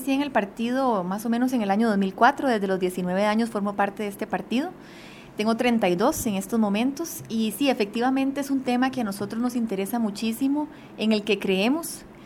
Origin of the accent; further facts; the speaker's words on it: Moravia, San José, Costa Rica; Sí, yo soy de Moravia, San José